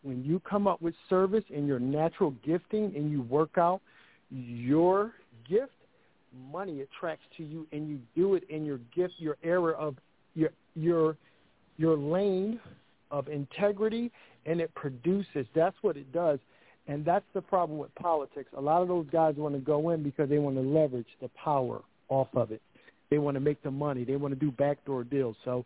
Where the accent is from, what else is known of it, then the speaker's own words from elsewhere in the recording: Philadelphia, Pennsylvania, United States; even though I came from the projects. I'm from Philadelphia. It doesn't make me special, but I'm just involved.